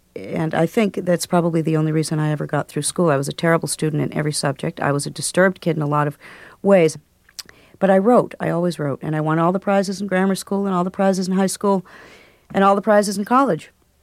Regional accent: Lynn, Massachusetts, United States; now in Vermont, United States; From the time I grew up in Lynn, I always wanted to live in northern New England, have a horse, and never wear anything except blue jeans.

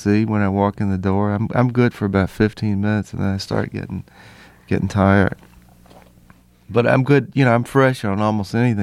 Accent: Nashville, Tennessee, United States; The Grand Ole Opry is right there. I'd love to do it. If it wasn't my hometown, I probably would have done it by now.

